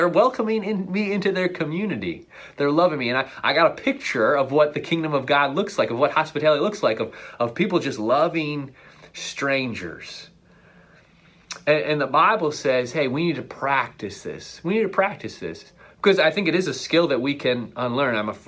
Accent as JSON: {"language": "English", "country": "Ireland", "said": "I'm Irish."}